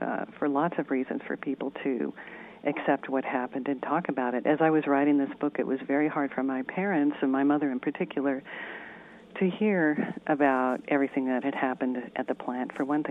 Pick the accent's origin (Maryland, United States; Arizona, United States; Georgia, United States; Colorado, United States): Colorado, United States; Arvada; I grew up in Arvada, Colorado. I grew up in suburbia. Nothing happened there.